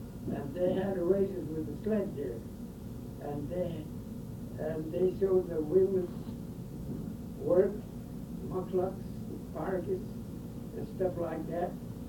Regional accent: Cottonview, United States; also born or lived in Kimolina; I was born here in the Cottonview area, but before I get to Moon, they took me to Kimolina.

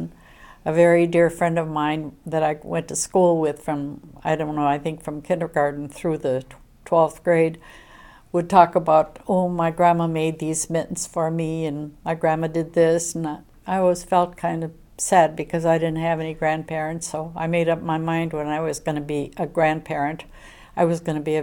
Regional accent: Bessemer Township, Michigan, United States; I grew up in Bessemer Township and graduated from A.D. Johnston High School in Bessemer in 1948.

